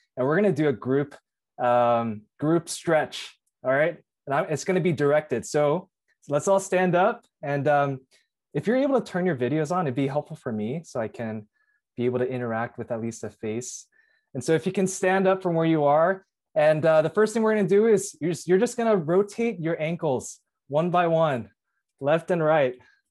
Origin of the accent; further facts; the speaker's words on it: New Jersey, United States; I was born and raised in Bergen County, New Jersey.